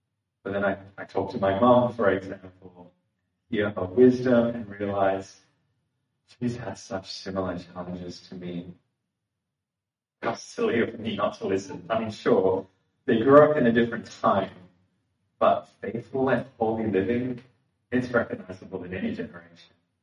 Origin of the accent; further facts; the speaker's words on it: Singapore; I'd never heard of it before. I was from Singapore.